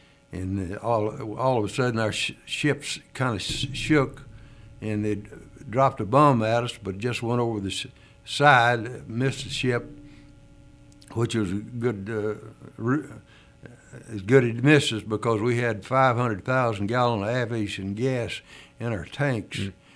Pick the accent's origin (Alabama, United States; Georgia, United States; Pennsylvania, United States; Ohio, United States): Alabama, United States; Huntsville; I'm from Huntsville, Alabama. My wife and I was born and raised there.